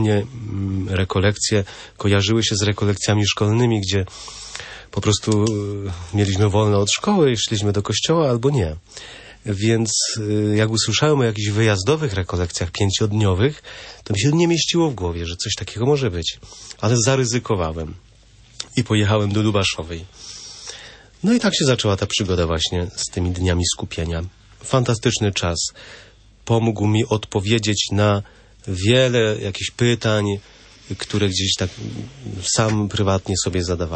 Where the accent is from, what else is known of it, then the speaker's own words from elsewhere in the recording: Piątkowa, Lesser Poland, Poland; Nie, ja jestem spod Nowego Sącza, z Piątkowej.